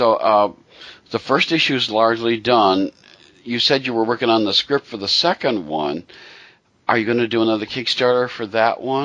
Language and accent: English; Pennsylvania, United States; You've mentioned my hometown area. That's where I'm from. I'm from a suburb of Scranton originally.